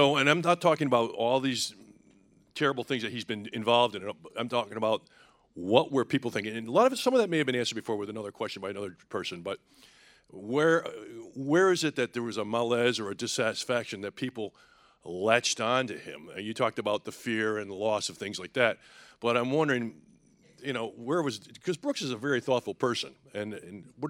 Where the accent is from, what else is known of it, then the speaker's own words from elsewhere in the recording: Scotland, United Kingdom; What? Scottish.